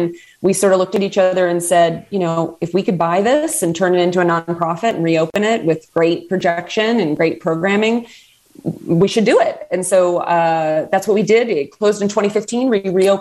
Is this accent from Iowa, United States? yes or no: yes; Iowa, United States; to reopen the movie theater in my hometown, that small Iowa town, the single screen theater.